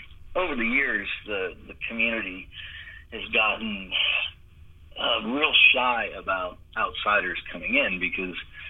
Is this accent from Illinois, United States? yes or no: no; Beaufort, South Carolina, United States; to Beaufort, South Carolina in 1974. I think I was about 13 years old at the time. And, you know, growing up in Beaufort, in my senior year in high school